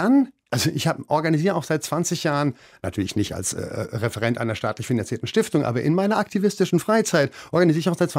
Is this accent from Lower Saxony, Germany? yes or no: no; Berlin, Germany; meine Erfahrung als Berliner Hedo-Schwuler